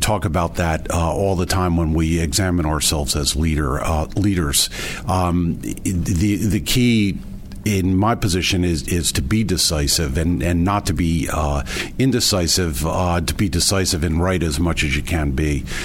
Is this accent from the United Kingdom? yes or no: no; Springfield, New Jersey, United States; Springfield, New Jersey.